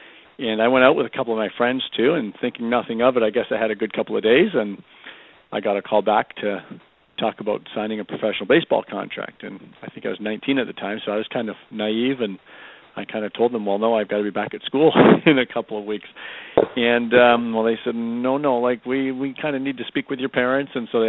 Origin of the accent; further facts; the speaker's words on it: Windsor, Ontario, Canada; now in United States; I'm from Windsor, and I played all growing up. I ended up going to Assumption High School and played for Father Cullen.